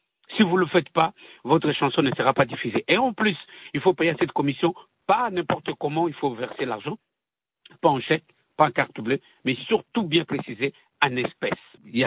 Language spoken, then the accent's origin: French; DR Congo; nous sommes tous des Africains et surtout nous, qu'on vient de la République démocratique du Congo